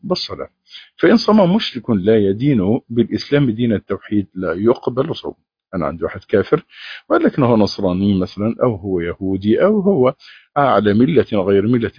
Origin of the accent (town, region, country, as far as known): Egypt